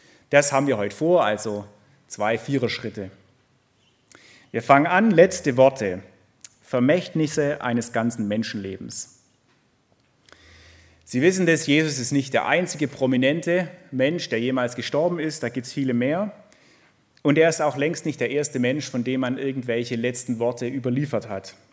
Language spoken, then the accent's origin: German; Schlierbach, Baden-Württemberg, Germany; Ich komme ursprünglich aus Schlierbach, das ist im Landkreis Göppingen, also gar nicht so weit weg von hier.